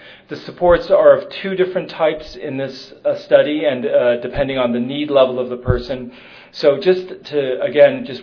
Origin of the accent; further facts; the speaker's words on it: United States; now in Canada; as an American who's lived in Canada now for many years